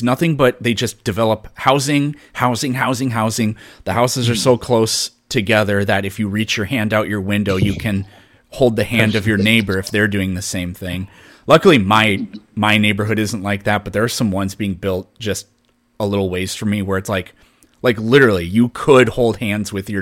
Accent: South Dakota, United States; and I'm originally from South Dakota, and the biggest city in South Dakota, Sioux Falls, is a little bit bigger than that.

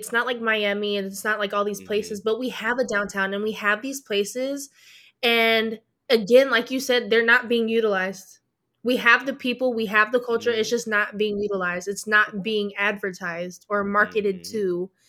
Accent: South Korea; you know, I'm not from here. I'm from Korea. Shout out Korea.

